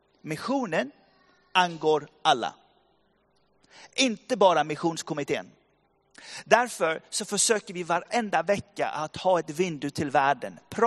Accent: Bergen, Vestland, Norway; Swedish is a second language; jag växte upp i Tabernaklet, Bergen.

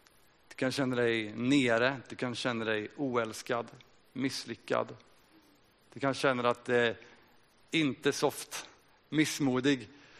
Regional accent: Kramfors, Västernorrland County, Sweden; och jag kommer från Kramfors här med hela min familj. 4 barn, 40 år

